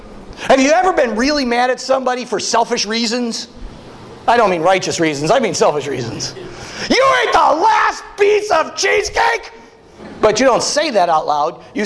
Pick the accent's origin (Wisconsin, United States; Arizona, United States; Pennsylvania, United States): Wisconsin, United States; My dad taught me how to eat meat. I'm from Wisconsin.